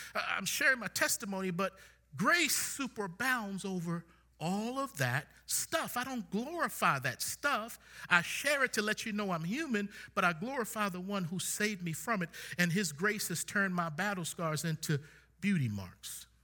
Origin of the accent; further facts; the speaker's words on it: Baltimore, Maryland, United States; born there; Because I was born in Baltimore, the city of charm, where where brothers break your arm if you look at them wrong.